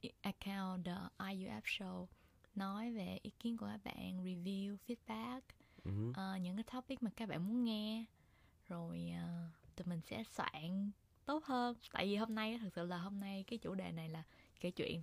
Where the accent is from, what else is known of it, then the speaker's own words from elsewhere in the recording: Ho Chi Minh City, Vietnam; rồi từ nhỏ lớn là em ở Sài Gòn, không chưa bao giờ đi đâu